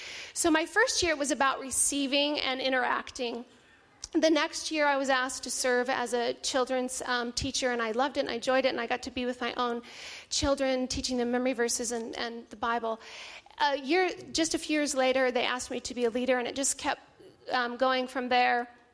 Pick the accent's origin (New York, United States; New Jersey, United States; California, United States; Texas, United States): California, United States; moved away as an adult; I am originally from California. I will make it the shorter version, but just to give some background, we moved across the states from California to Connecticut.